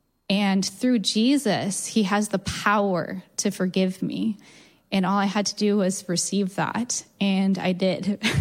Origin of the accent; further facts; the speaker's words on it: Portland, Oregon, United States; So generically speaking, so I grew up here in Portland